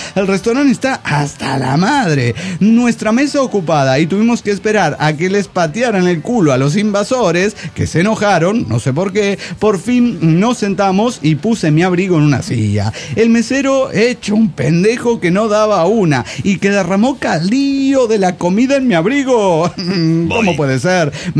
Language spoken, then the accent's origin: Spanish; Guadalajara, Jalisco, Mexico; de Guadalajara, Jalisco, México.